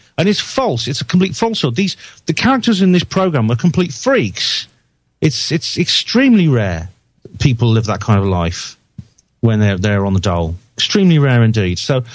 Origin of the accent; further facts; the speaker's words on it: Wales, United Kingdom; So I come from Wales.